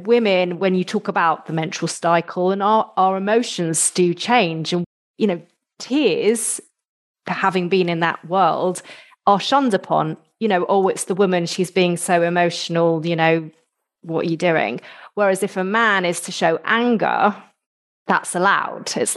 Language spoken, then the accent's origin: English; United Kingdom; And as a British thing as well, we're often keeping a stiff upper lip.